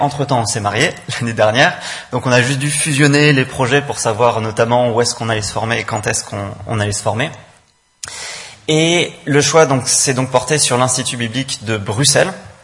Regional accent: Grenoble, Auvergne-Rhône-Alpes, France; now in Lyon, France; moi, j'ai grandi à Grenoble, donc je m'étais fait baptiser dans une église là-bas, et je suis arrivé en 2015 à Lyon dans cette église

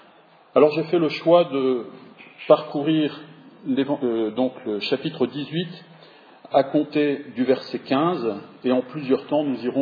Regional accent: Lille, Hauts-de-France, France; Nous sommes originaires de la région de Lille.

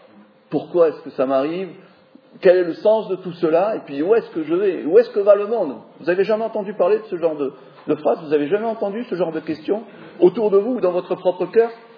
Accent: Marseille, Provence-Alpes-Côte d'Azur, France; Je suis pasteur à Marseille. Donc voilà, je viens de Marseille, non pas de Lille, désolé. Depuis 21 ans avec mon épouse

